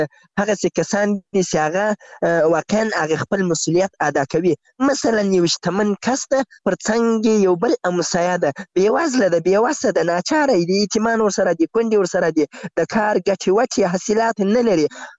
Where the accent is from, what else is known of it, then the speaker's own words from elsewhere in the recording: Zabul, Afghanistan; now in Ghazni, Afghanistan; زه له زابل نه راغلی یم دلته غزنی کې په یو کار مصروف یم